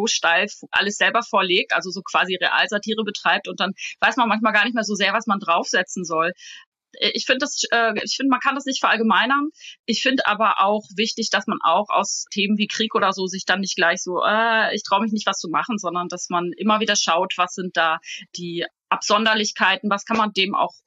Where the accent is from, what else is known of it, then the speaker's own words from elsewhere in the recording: North Rhine-Westphalia, Germany; Ich bewege mich ja auch weitgehend im Norden. Ne? Ich komme aus Ostwestfalen, das ist auch schon ein sehr ruhiger Menschenschlag.